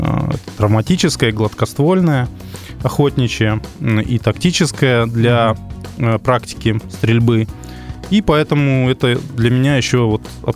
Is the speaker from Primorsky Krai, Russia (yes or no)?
yes; Primorsky Krai, Russia; Я вырос в Приморье и, в принципе, вот намерен туда вернуться, на Дальний Восток